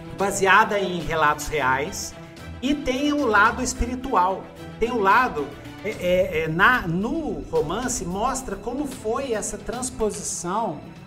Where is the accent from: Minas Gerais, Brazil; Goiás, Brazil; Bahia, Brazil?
Minas Gerais, Brazil; Eu sou de Minas e tal, tem aquelas histórias todas.